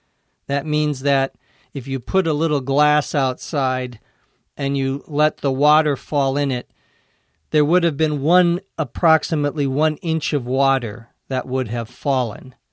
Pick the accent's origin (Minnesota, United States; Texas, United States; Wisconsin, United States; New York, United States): Minnesota, United States; moved away; Where I grew up in Minnesota, there are lots of thunderstorms in the summertime.